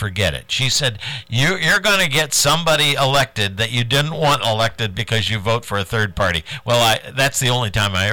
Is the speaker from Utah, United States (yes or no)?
no; South Bend, Indiana, United States; but I'm from South Bend. I went to South Bend Central High School and South Bend Central Junior High and South Bend John Adams High School.